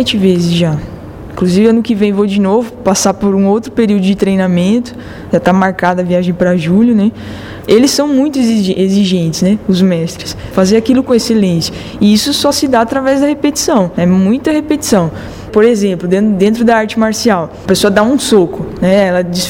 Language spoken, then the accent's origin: Portuguese; São Paulo, Brazil; now in Londrina, Brazil; Eu já voltei para Londrina, porque eu sou de São Paulo, né?